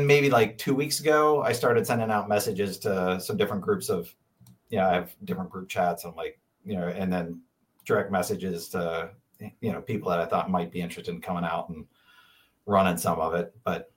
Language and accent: English; Pennsylvania, United States; accent: Franklin County; Yeah, that's my Franklin County accent.